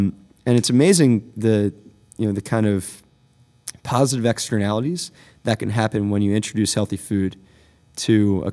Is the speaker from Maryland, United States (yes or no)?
yes; Baltimore, Maryland, United States; So Baltimore is my hometown. You know, I'm born and raised just outside the city and technically in the county. But, you know, I consider Baltimore my hometown.